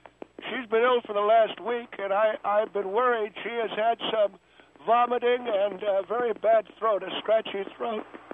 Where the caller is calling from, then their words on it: Alhambra, California, United States; I'm calling from Alhambra.